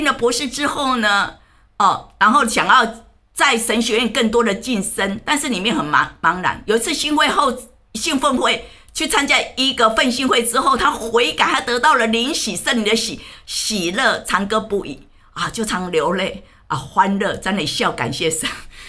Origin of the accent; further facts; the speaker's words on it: Taiwan; 就好像我们小时候在台湾看到那个布袋戏